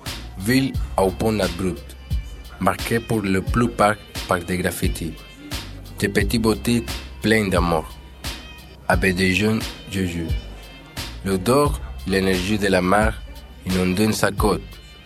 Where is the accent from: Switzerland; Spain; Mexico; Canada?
Spain; Mediterranean; French is a second language; also born or lived in Colombia; now in France; Et je suis né à Colombie. Mais j'habitais en Espagne 20 ans. Je suis né dans le Caraïbes et j'ai grandi dans la Méditerranée.